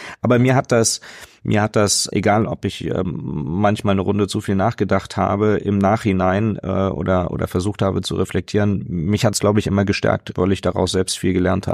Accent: Hanover, Lower Saxony, Germany; in der Kirche aufgewachsen, in einer ganz tollen evangelischen Gemeinde, wo wirklich damals in Hannover alle Familien, die ganze Nachbarschaft war

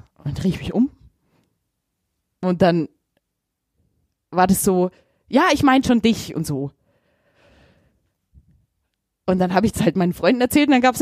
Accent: Augsburg, Bavaria, Germany; also ich bin schon in Pferse aufgewachsen

